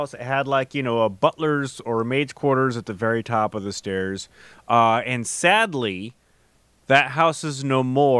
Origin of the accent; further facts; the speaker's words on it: Olympia, Washington, United States; I mean, I grew up here in the Seattle area, technically Olympia, and when I was growing up, it was not uncommon for it to be raining during Halloween.